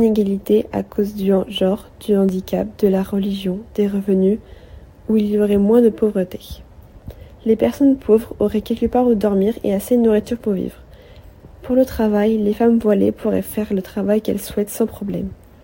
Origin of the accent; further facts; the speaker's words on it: Montpellier, Occitanie, France; born there; Je suis née à Montpellier, près de la mer